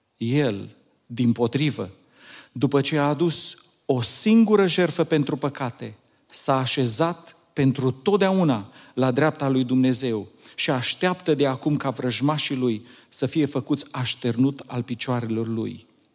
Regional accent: Rădăuți, Suceava County, Romania; Mi-aduc aminte de când eram copil, am crescut în Rădăuți, în Bucovina

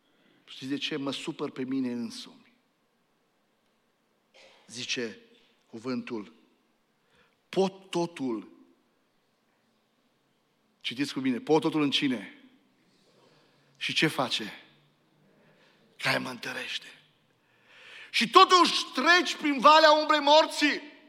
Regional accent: Romania; Pentru mine, sigur, ca român, rămâne în continuare

